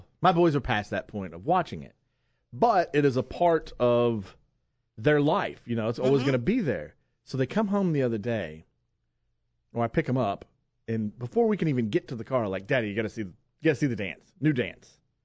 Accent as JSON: {"language": "English", "country": "United States", "tie": "born or raised there"}